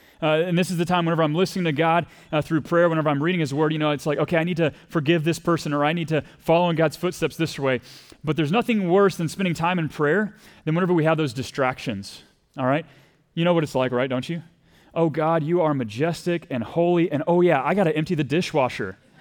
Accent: Texas, United States; accent: Texas; She's got a great accent, even better than my Texas accent.

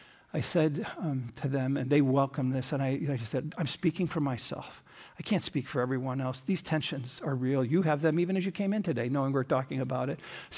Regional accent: Sioux Falls, South Dakota, United States; also born or lived in Minneapolis, United States; Or I'm from, in my case, Sioux Falls, South Dakota. Yes. At least from my high school years and from Minneapolis in my early years.

